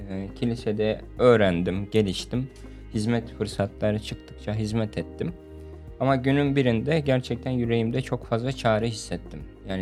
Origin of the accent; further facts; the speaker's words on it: Diyarbakır, Diyarbakır Province, Turkey; born there; now in Antalya, Turkey; 91 yılında Diyarbakır'da doğdum. 8 yıldır Antalya'da yaşıyorum. Burada Kale 2 Kilisesi'nde pastörlük yapıyorum ve 16 yıldır İsa'yı takip etmeye çalışıyorum